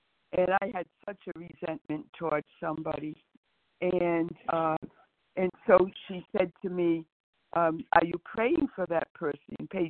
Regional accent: Boston, Massachusetts, United States; And I'm from the Boston area.

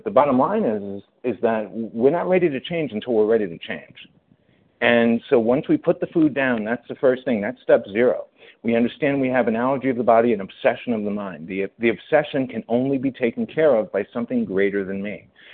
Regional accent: New York, United States; I was, after 9/11 hit, and I'm a New Yorker, and I'll tell this really brief

